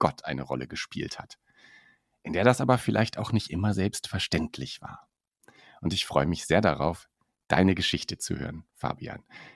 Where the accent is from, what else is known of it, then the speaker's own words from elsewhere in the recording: Münster, North Rhine-Westphalia, Germany; als Münsteraner kenne ich Gronau natürlich ein bisschen.